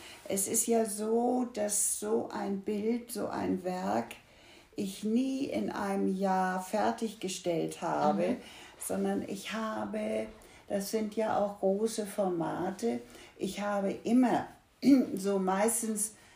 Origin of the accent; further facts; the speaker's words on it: Hamburg, Germany; 39 geboren in Hamburg-Altona und dann bei Pflegeeltern aufgewachsen mit viel Musik, aber wenig Malerei.